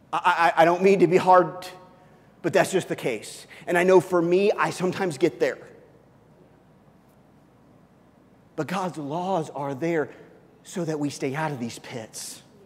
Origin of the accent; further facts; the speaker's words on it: Midwest, United States; I don't know about you, I came from the Midwest.